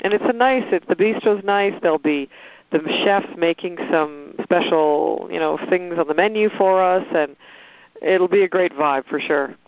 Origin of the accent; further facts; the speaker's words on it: Montreal, Quebec, Canada; born there; I was born in Montreal.